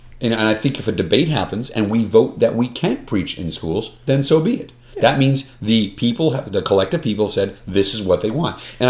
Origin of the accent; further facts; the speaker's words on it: New York, United States; I'm from New York.